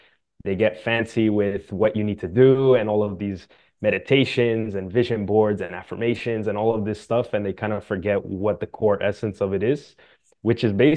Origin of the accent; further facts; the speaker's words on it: Miami, Florida, United States; also born or lived in Brazil; I was born in Brazil, grew up in Miami, and now I write books for a living